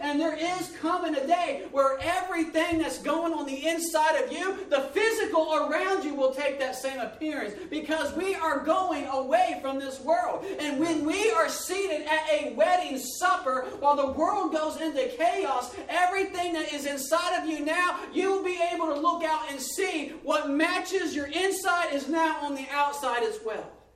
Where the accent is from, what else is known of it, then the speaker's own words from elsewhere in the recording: Texas, United States; I'm from Texas, I'm not really partial to the Texas teams